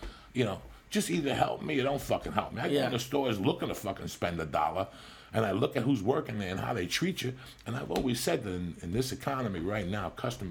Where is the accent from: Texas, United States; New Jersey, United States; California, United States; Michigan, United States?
New Jersey, United States; You know, I'm from Jersey. I grew up around great delis.